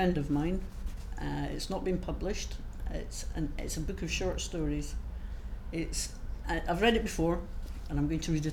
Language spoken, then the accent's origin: English; Edinburgh, Scotland, United Kingdom; now in Dorset, United Kingdom; But I'm from Edinburgh.